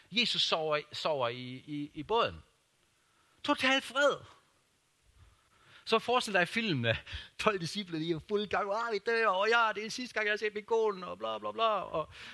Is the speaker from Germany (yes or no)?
yes; Germany; jeg voksede op i Tyskland